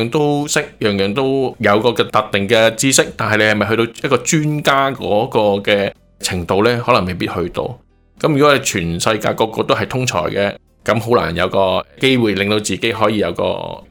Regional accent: Hong Kong; 如果你话我喺香港嘅成长环境咧，其实都系一般嘅家庭，就是、基层家庭嚟嘅。

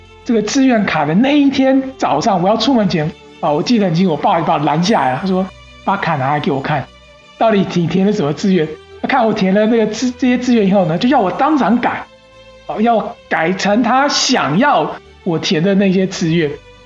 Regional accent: Taiwan; 在我在台湾长大，在台湾我们有所谓大学联考

